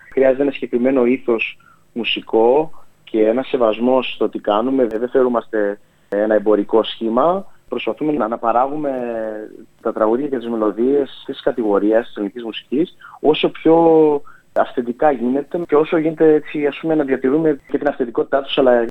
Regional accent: Greece; Μεγαλώνοντας στην Ελλάδα τη δεκαετία του 90, ήμουν στο Λύκειο εκείνη την εποχή

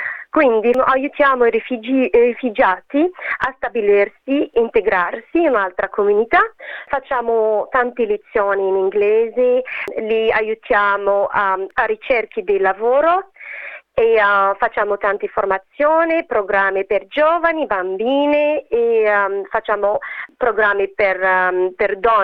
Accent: Morocco; Italian is a second language; now in Australia; sono marocchina, venuto in Australia 5 anni fa e come mai parlo italiano? Facevo il teatro italiano prima e lavoravo prima con l'azienda Lavazza, quindi lavoravo in Marocco e poi in Italia.

